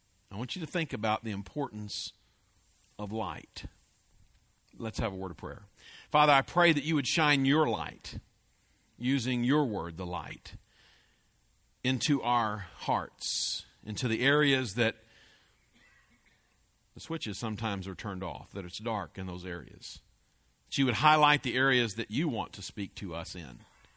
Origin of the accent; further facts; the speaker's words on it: Weatherford, Texas, United States; We grew up in Weatherford, out in the country, and there's no skyline like the Texas skyline.